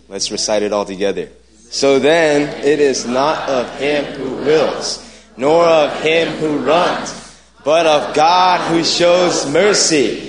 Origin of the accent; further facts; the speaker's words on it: Piscataway, New Jersey, United States; I'm from Piscataway, New Jersey.